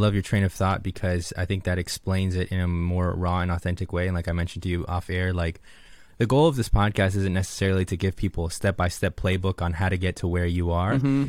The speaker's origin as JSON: {"language": "English", "town": "Jupiter", "region": "Florida", "country": "United States", "tie": "born or raised there", "said": "when I moved back to this little town called Jupiter, my hometown. Joey's from there as well, Jupiter, Florida. It's a southeast region of Florida."}